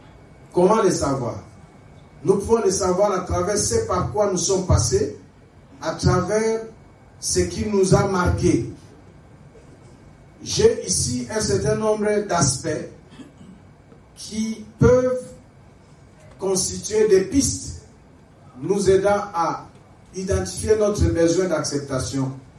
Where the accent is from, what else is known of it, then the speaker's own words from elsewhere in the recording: Kikwit, Kwilu, DR Congo; C'était courant chez moi à Kikwit. Ce que je vous dis là, c'était courant chez tout jeune gens qui est né à Kikwit, qui a grandi.